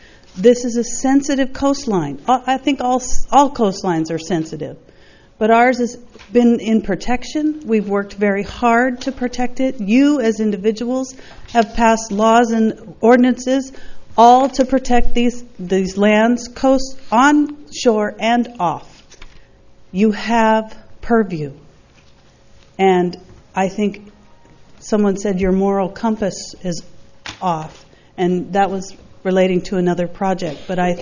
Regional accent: Los Osos, California, United States; from Los Osos

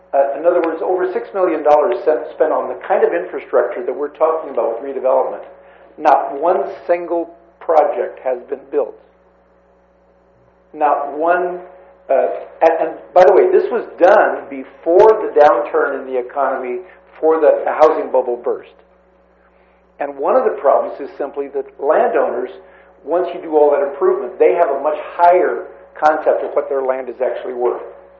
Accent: Nipomo, California, United States; I'm from Napomo.

